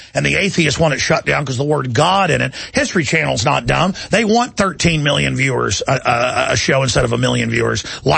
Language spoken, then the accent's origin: English; United States; And I'm just an American.